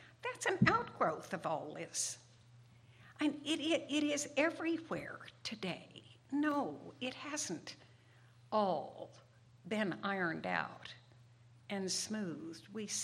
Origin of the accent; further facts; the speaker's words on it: Southwest, United States; I grew up in the Southwest, more concerned with bobcats and fences and trucks and so forth than with Civil War history.